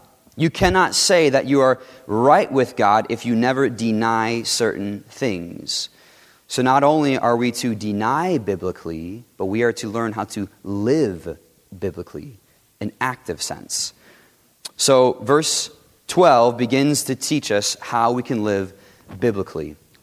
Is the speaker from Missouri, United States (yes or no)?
no; Chicago, Illinois, United States; I grew up in Chicago, and Chicago has just about every ice cream you could have.